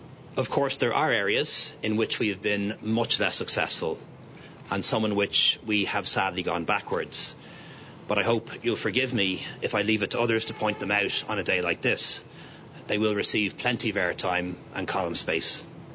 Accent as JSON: {"language": "English", "country": "Ireland", "said": "I am deeply proud that we as Irish people welcomed over 100,000 Ukrainian refugees to our shores"}